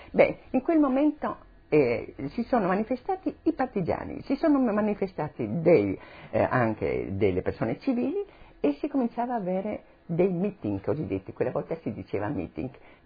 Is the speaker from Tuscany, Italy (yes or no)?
no; Trieste, Friuli-Venezia Giulia, Italy; born there; sono nata a Trieste, sono di famiglia slovena e sono nata nel 1926, precisamente il 6 ottobre.